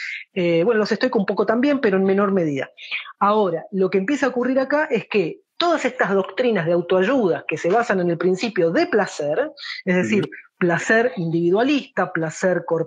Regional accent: Argentina; nosotros como en Argentina tenemos una carga fuertemente proveniente de muchos países, un conglomerado de muchas naciones.

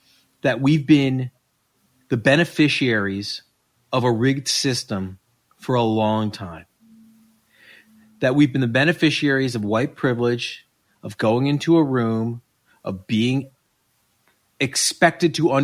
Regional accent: Westchester, New York, United States; All right, I grew up in Westchester.

